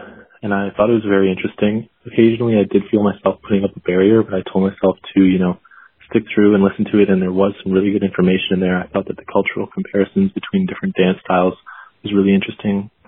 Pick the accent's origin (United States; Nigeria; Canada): Canada; As a Canadian and a white guy, I've played hockey with a lot of white guys